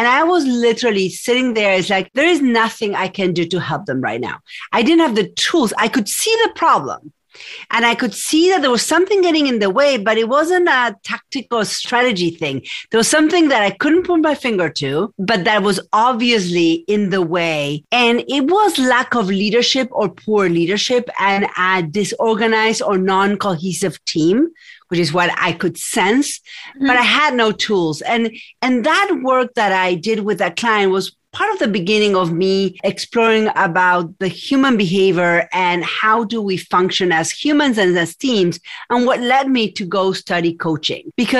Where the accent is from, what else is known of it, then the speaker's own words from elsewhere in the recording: Argentina; English is a second language; So I have an accent. I'm from Argentina.